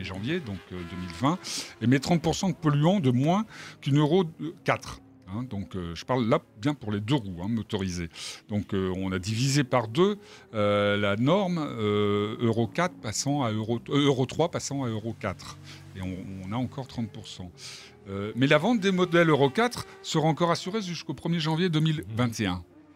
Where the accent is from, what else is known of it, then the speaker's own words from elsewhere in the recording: Lille, Hauts-de-France, France; moi, je suis lillois